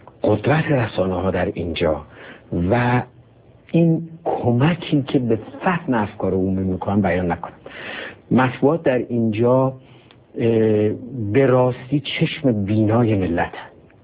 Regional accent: Iran; moved away

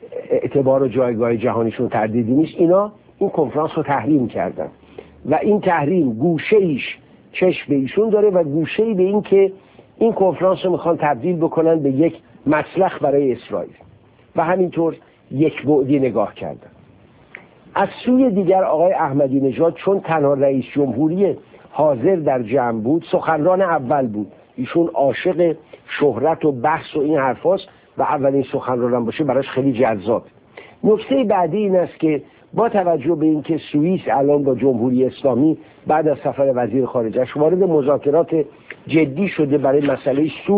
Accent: Iran; خب این از نظر احساس من به عنوان یک ایرانی که به قضیه میگن،

